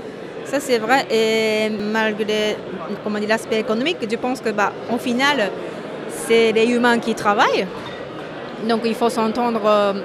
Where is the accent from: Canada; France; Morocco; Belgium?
France; Paris, Île-de-France; moi je n'habite pas ici, je viens de Paris.